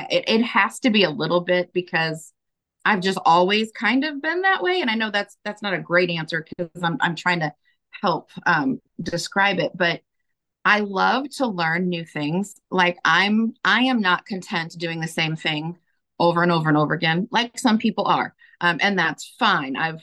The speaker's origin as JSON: {"language": "English", "town": "Dallas", "region": "Texas", "country": "United States", "tie": "born or raised there", "said": "And growing up in Dallas, that just, I didn't see it."}